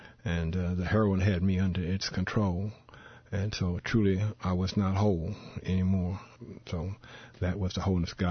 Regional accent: Champaign, Illinois, United States; I said, "I'm from Champaign, Illinois." You know, I'm a little Champaign, little hick from Champaign, Urbana.

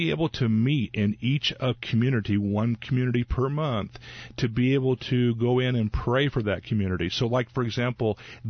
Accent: Georgetown, Illinois, United States; Vermilion County is my hometown area. Out of Vermilion County, a little town of Rich Farm, where I grew up in Georgetown

